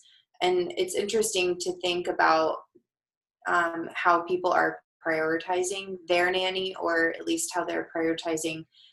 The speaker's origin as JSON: {"language": "English", "town": "Denver", "region": "Colorado", "country": "United States", "said": "I mean, I'm from Denver. I'd like to think it's a pretty progressive place."}